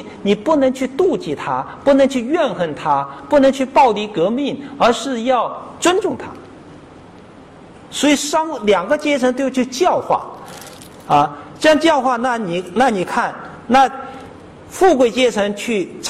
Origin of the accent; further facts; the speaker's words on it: China; 就像好像我们大陆那边原来很崇拜伟大领袖